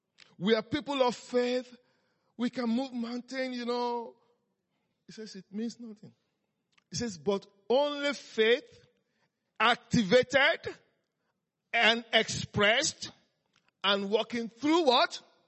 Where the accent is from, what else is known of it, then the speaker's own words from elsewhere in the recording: Nigeria; also born or lived in Europe; I'm from Africa. I'm from Nigeria. I've been in many parts of the world. I lived in Europe for 6 years.